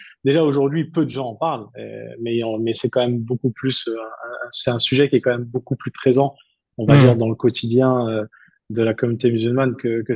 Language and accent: French; Île-de-France, France; born there; 36 ans aujourd'hui. Je suis marié, deux enfants. Je suis né en région parisienne et j'y vis aujourd'hui.